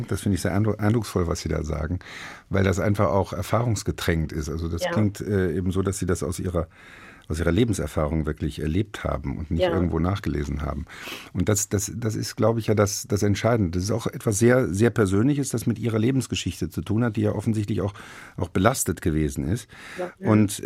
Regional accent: Rhineland, Germany; also ich bin Rheinländer, wir sind Norditaliener, wir sind nicht pünktlich.

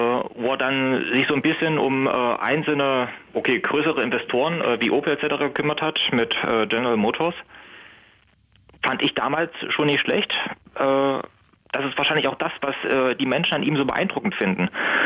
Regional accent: Halle, Saxony-Anhalt, Germany; Ich komme ursprünglich aus Halle

